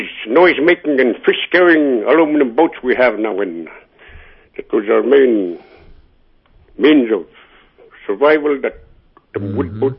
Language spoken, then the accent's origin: English; Bethel, Alaska, United States; Anonymous, I grew up here in Bethel. And he knows a liquor store don't work here in the YK Delta.